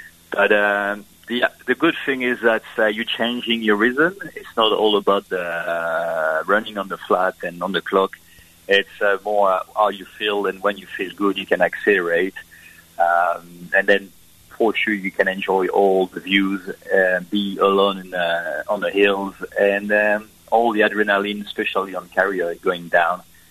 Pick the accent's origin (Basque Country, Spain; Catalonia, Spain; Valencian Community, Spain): Basque Country, Spain; English is a second language; now in Raglan, New Zealand; I'm from Basque Country and just facing the Pyrenees. And so, since I'm a kid, I've been climbing all the mountain over there.